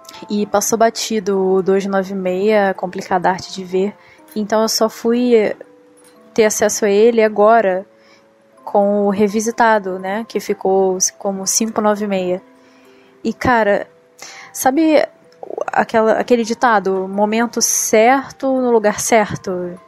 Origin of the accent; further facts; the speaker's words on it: Rio de Janeiro, Brazil; eu tenho 28 anos e sou do Rio de Janeiro.